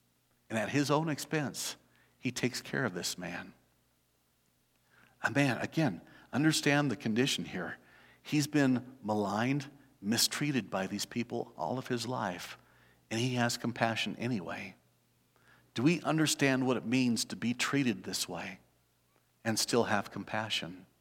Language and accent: English; Los Alamos, New Mexico, United States; But I grew up in Los Alamos. I'd never actually met any black people.